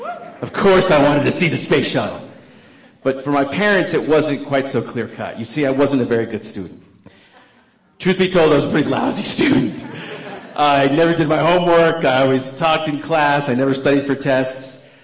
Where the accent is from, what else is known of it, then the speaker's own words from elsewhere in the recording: New Mexico, United States; We finally arrived at headquarters at White Sands Missile Range, about 2 hours north of my hometown there in New Mexico.